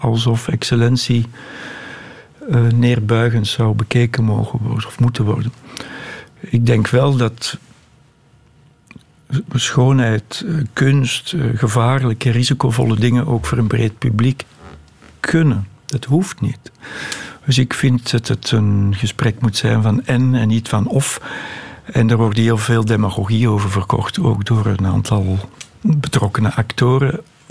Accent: Netherlands; Ik kom uit Nederland, eerder Scandinavisch, Anglo-Saxisch georganiseerd.

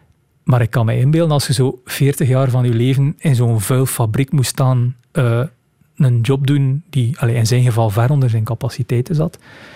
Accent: Rumbeke, Flanders, Belgium; gewoon puur omdat ik van Rumbeke ben.

